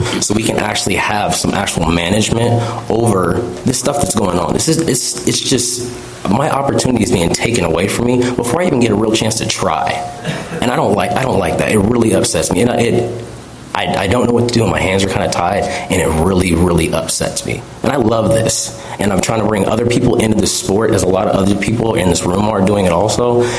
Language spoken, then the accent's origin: English; Kansas, United States; now in Washington, United States; I'm not from here. I'm from Kansas.